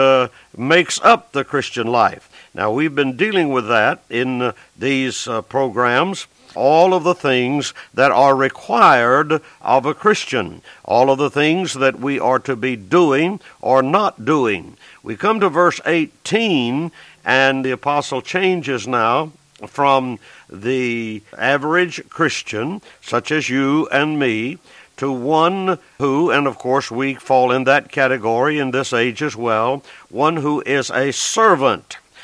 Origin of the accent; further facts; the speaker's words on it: Southern United States, United States; I've never one time in my life wished, even though I am from the South